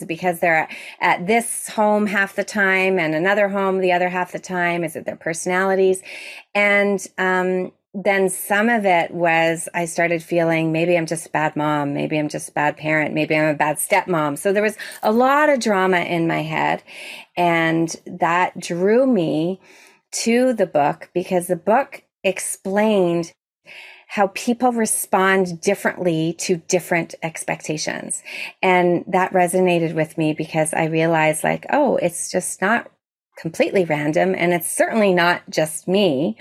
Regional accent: Toronto, Ontario, Canada; I'm from Toronto, Ontario, Canada.

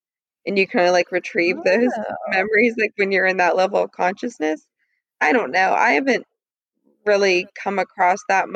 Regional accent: Pennsylvania, United States; now in South Carolina, United States; we drove home from Pennsylvania back down to South Carolina, and I'm from Pennsylvania.

